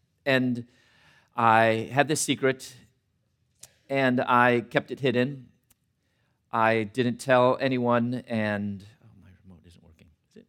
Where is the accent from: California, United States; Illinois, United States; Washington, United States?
Illinois, United States; Chicago; moved away as an adult; also born or lived in Louisville, United States; And then it wasn't until my early 20s that I moved from Chicago, where I'm originally from, to Louisville, Kentucky, where I finally came out of the closet